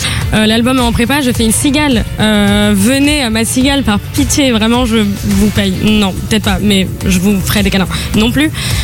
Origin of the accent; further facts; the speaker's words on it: Paris, Île-de-France, France; À Paris, 17e.